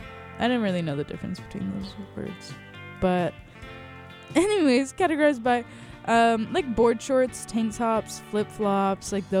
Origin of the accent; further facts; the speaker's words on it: Long Beach, California, United States; I'm from Long Beach